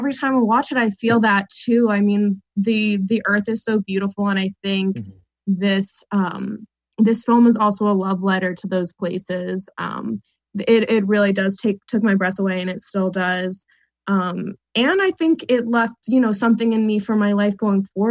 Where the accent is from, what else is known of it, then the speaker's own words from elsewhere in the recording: Texas, United States; I grew up in Texas and I had gone like, you know, low level camping